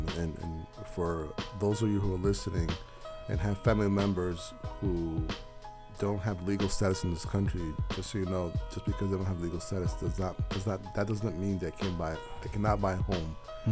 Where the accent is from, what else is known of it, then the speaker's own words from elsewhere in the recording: Norwalk, United States; I remember our home in Norwalk, growing up on Ely Avenue, it was a home where many of not only our family members came to for the first time